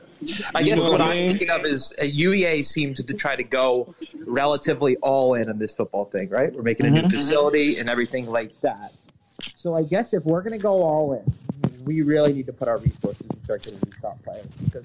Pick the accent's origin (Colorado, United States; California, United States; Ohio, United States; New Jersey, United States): Ohio, United States; I'm in Ohio now. I grew up around Ohio State, so that's obviously a big-time program.